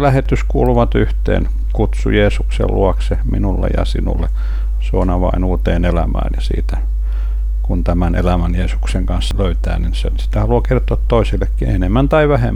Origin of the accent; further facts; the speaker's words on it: Kouvola, Kymenlaakso, Finland; also born or lived in Anjala; Ja kun Kouvolasta olen siis kotoisin, Anjalasta syntyisin ja Kouvolasta kotoisin